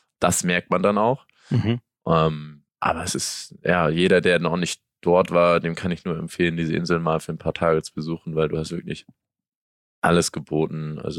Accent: Norderney, Lower Saxony, Germany; born or raised there; also born or lived in Achim

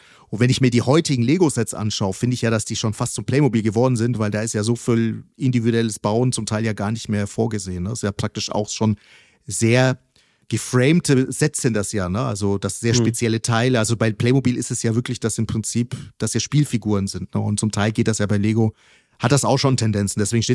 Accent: Fürth, Bavaria, Germany; Ich bin auch Großteil in Fürth auch aufgewachsen.

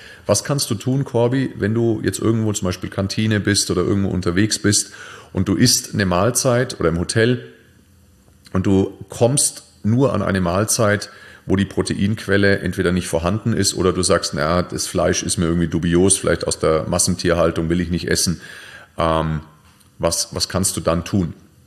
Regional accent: Nuremberg, Bavaria, Germany; ich komme ja aus Nürnberg, Nürnberger Bratwurst finde ich sensationell

